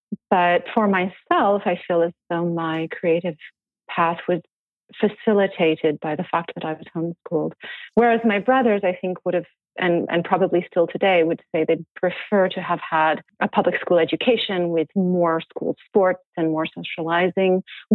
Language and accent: English; France; moved away; I was born in France, actually. I was born to a French mother and a Greek father. And, you know, I'm actually a triplet. So we lived in France, my brothers and I, with my parents